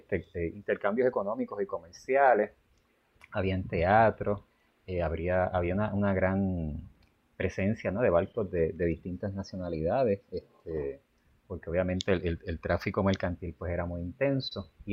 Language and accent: Spanish; Utuado, Puerto Rico; aquí en mi pueblo de Utuado